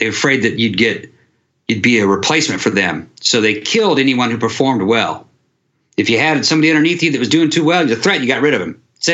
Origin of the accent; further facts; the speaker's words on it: United States; I'm a veteran of the 101st Airborne Division. I'm ex-infantry, you know. I like being an American